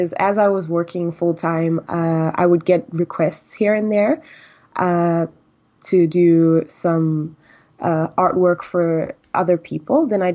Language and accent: English; Tanzania; I'm actually Tanzanian and I grew up in Tanzania, and art is not really a career.